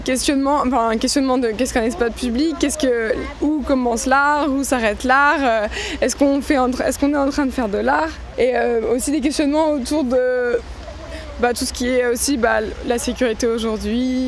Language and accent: French; Arras, Hauts-de-France, France; Parce que je suis d'origine d'Arras, c'est ma ville natale